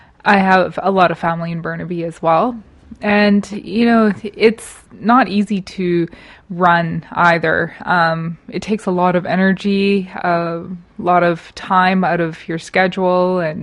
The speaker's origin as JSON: {"language": "English", "town": "Palo River", "country": "United States", "tie": "born or raised there", "said": "When I grew up in Palo River, my family experienced a lot of harassment, threats."}